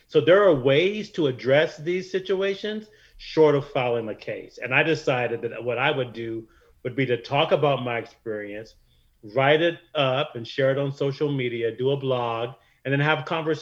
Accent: Wilmington, United States; it was a constant feature of growing up in Wilmington to be targeted and surveilled and mistreated by the police.

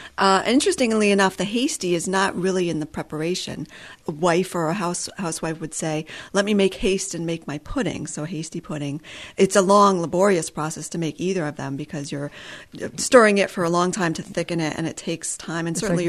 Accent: Connecticut, United States; I grew up in Connecticut, and I had never really considered a Connecticut cuisine or a Connecticut style of food.

